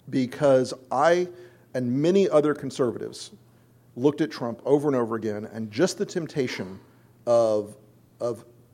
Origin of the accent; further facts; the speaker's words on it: United States; As a Republican, as a conservative, and as an American, I just couldn't do it.